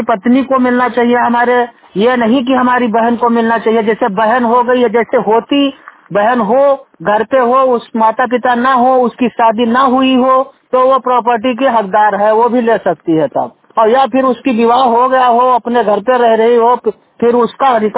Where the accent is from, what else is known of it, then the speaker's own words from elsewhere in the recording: Noorpur, Uttar Pradesh, India; नूरपुर के निवासी।